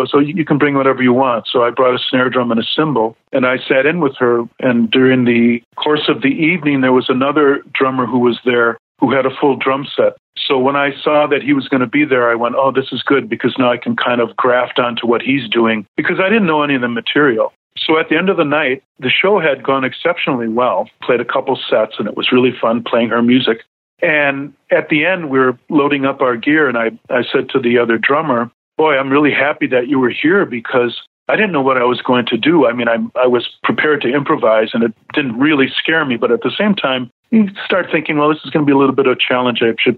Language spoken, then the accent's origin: English; Racine, Wisconsin, United States; I started studying in my hometown of Racine, Wisconsin.